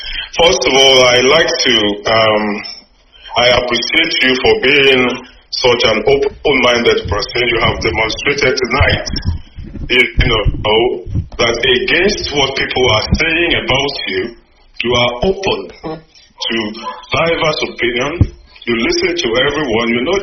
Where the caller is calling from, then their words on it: London, United Kingdom; I'm calling you from South East London.